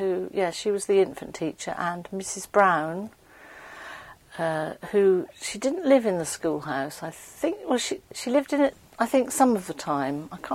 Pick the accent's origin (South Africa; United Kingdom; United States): United Kingdom; Scotland; Being Scottish, my parents were very keen on education